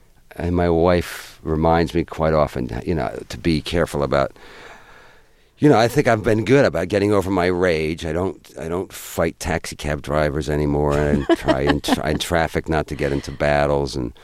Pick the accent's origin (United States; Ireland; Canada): Ireland; But then again, I'm Irish, so you never know.